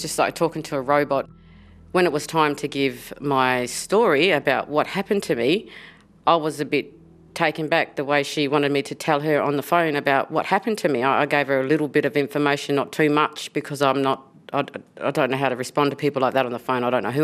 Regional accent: Perth, Western Australia, Australia; I'm from Perth, Western Australia.

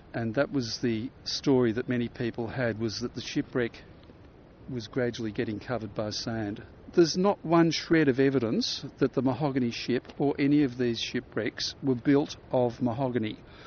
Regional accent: Melbourne, Victoria, Australia; No, I'm not. I'm from Melbourne.

